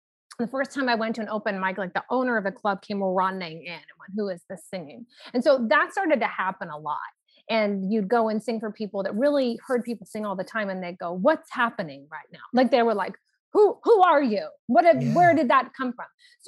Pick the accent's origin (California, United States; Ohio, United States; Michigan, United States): California, United States; Los Angeles; I grew up in Los Angeles, California, Hollywood adjacent.